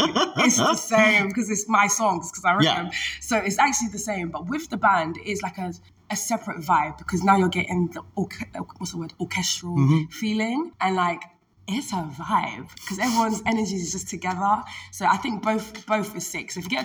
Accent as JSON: {"language": "English", "country": "United Kingdom", "said": "Being British, we just do what we want."}